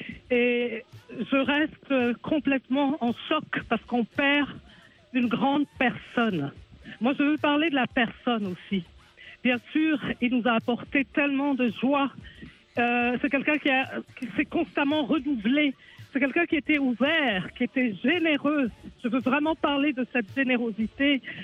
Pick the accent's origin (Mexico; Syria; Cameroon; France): Cameroon; Partout où j'arrivais et que j'étais présentée, en tant que Camerounaise, au cœur, les gens huaient